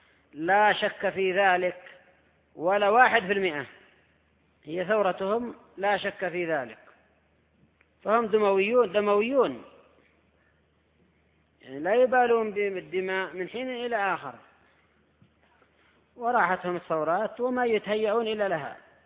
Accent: Yemen; ولا سيما عندنا في اليمن ثورة فاشلة

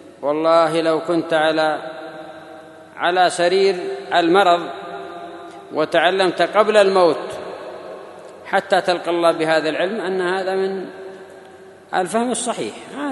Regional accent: Yemen; خاصة عندنا في اليمن ما يقولون سيدي

